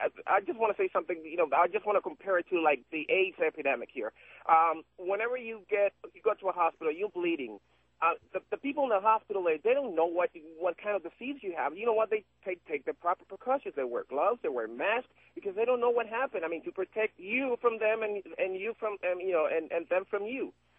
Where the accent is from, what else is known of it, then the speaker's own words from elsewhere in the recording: Nicaragua; English is a second language; moved away; I'm an immigrant. I'm naturally from Nicaragua. I was born there. But I love this country. I will say more than I love my own. I live more half of my life here already.